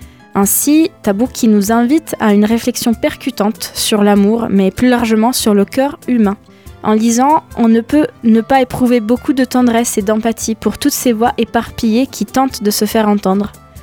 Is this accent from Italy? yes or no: yes; Venice, Veneto, Italy; born there; dont la cérémonie de remise de prix se passe à Venise, ma ville natale.